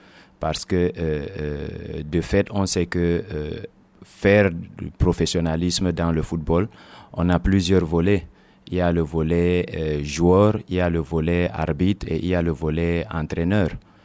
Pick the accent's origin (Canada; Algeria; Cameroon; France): Cameroon; Maroua, Far North; à ma sortie, je suis revenu directement à ma région d'origine. Je suis revenu à Maroua